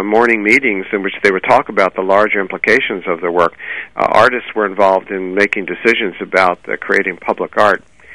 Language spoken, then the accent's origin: English; Philadelphia, Pennsylvania, United States; I grew up in Philly, and Philadelphians tend to turn it to a Doherty